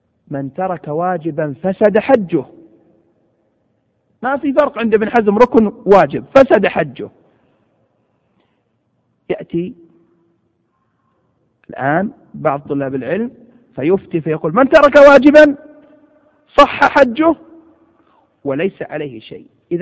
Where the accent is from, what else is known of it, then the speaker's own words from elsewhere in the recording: Saudi Arabia; حينما اشتهر عندنا في المملكة العربية السعودية